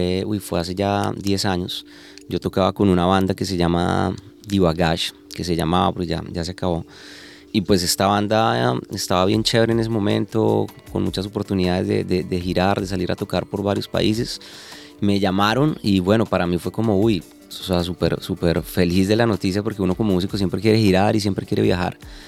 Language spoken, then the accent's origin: Spanish; Tunja, Boyacá, Colombia; born there; Yo nací en Tunja